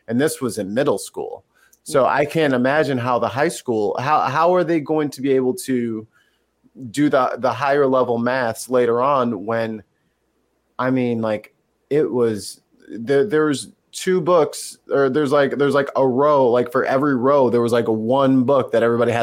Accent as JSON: {"language": "English", "town": "St. Louis", "region": "Missouri", "country": "United States", "tie": "born or raised there", "also_born_or_lived": "Chicago", "said": "I grew up in St. Louis, but I've been bouncing back and forth between here and Chicago like my entire life."}